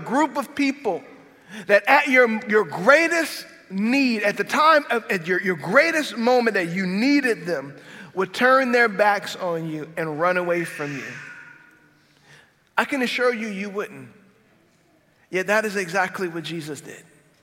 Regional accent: Lafayette, Louisiana, United States; And somehow we got on the topic of where we were from, and I said, I'm from Lafayette.

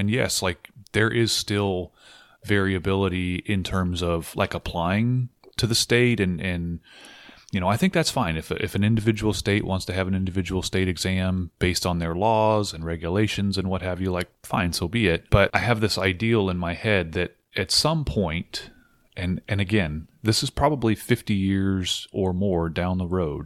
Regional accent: California, United States; moved away; I came from California. I work in Massachusetts, but live in Rhode Island.

